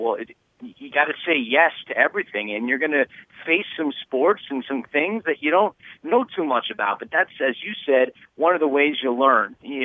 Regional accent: New Jersey, United States; I'm from New Jersey originally, so I didn't really know too much about it.

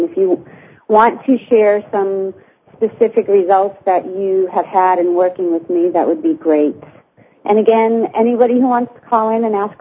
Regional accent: Boston, Massachusetts, United States; And I'm calling from Boston. My origin of birth and where I grew up, and it's a beautiful day here.

